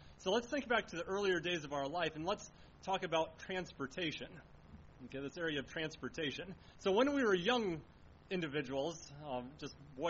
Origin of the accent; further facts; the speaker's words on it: Onslow, Iowa, United States; I think about the little town that I grew up in Onslow in eastern Iowa.